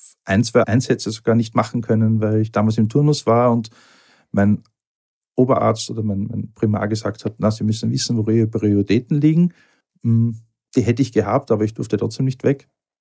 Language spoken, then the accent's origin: German; Austria; ich habe es geschafft, als Österreicher Arbeiterkind Medizin zu studieren